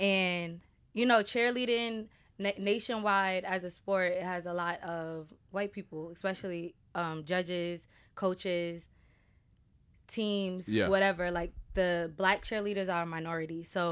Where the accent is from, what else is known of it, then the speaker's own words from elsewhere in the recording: Brooklyn, New York, United States; I am from Brooklyn, New York.